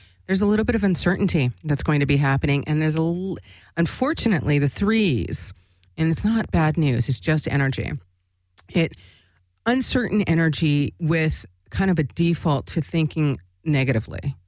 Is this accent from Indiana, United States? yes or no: no; Alaska, United States; So as you know, I'm from Alaska. I grew up in Alaska.